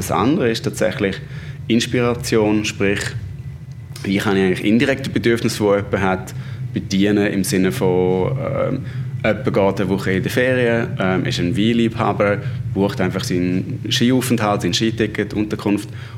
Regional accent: Flims, Graubünden, Switzerland; wir sind aus Flims, also beide aus Graubünden

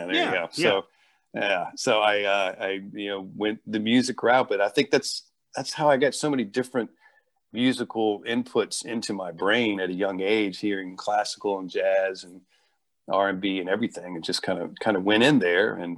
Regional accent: Virginia, United States; so I was born and raised in Virginia, small town, rural place in the middle of nowhere, because my father and my mother had actually come from New York, right?

